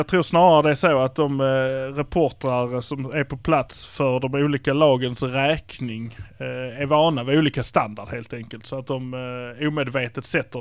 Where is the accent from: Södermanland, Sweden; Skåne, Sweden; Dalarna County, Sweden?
Skåne, Sweden; Malmö; Men vi är från Malmö.